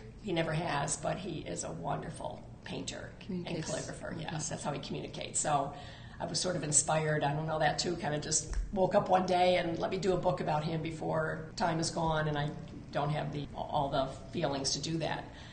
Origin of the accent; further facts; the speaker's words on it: Middleport, New York, United States; So then they ended up settling in my hometown, which is Middleport. It's on the Erie Canal, a very small town.